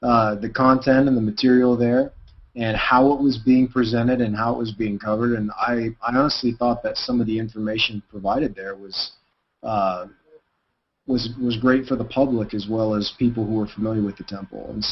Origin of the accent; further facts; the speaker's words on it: Texas, United States; now in Las Vegas, United States; I was just saying I grew up in Texas. I live in Las Vegas now